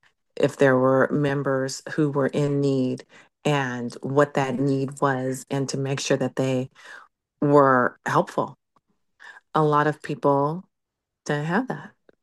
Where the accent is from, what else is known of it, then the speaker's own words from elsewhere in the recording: California, United States; now in Altadena, United States; I am not from Altadena. I'm from Northern California, but I've lived in Altadena since 1997.